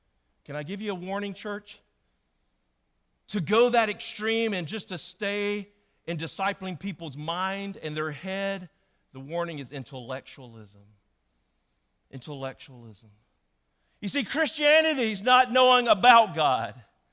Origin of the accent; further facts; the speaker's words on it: Commerce, Georgia, United States; I grew up in Commerce, Georgia, not far from here. And I was raised at First Baptist Church Commerce.